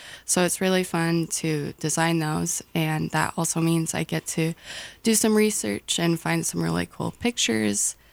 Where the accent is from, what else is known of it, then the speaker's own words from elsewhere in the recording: Grangeville, Idaho, United States; I moved around a lot, but I am originally an Idahoan.